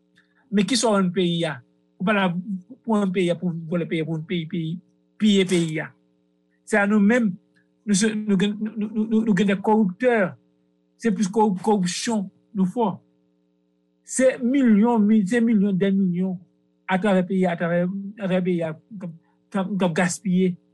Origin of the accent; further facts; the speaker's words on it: Haiti; parce que moi, je suis un haïtien lié, comme tout haïtien.